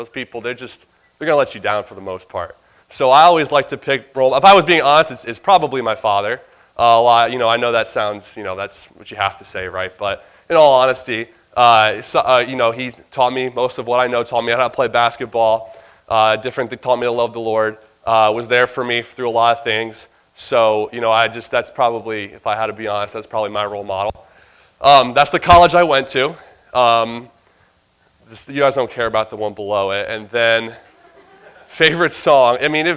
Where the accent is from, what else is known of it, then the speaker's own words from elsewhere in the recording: Florida, United States; moved away as an adult; So I moved to the Great White North about two and a half years ago. But I grew up down in Florida.